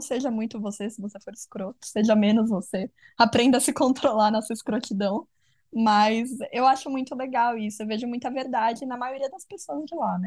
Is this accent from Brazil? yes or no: yes; São Paulo, Brazil; E eu sou de São Paulo